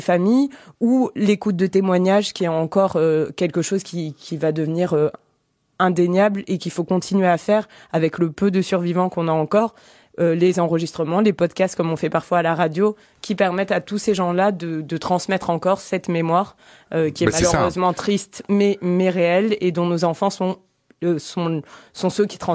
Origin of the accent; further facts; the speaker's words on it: Bordeaux, Nouvelle-Aquitaine, France; donc je suis bordelaise pour ceux qui ne le savent pas